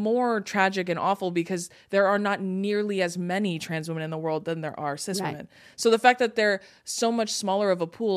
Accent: Santa Ana, California, United States; because I grew up in Santa Ana. Like, I was born in Santa Ana, which is in Orange County.

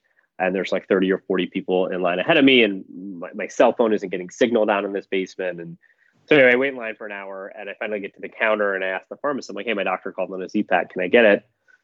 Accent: Michigan, United States; Yeah, I grew up in Michigan and went to Penn

